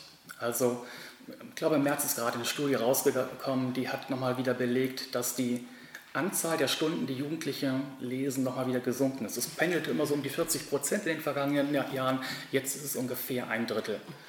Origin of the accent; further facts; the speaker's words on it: Oldenburg, Lower Saxony, Germany; Ich bin in Donnerschwee aufgewachsen und am Flötenteich zur Schule gegangen.